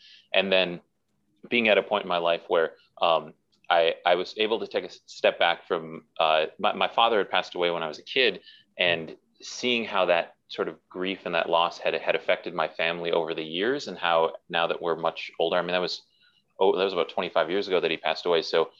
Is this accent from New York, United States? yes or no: no; Milwaukee, Wisconsin, United States; I was raised in Milwaukee, Wisconsin. I adore my family, but we weren't really cinephiles.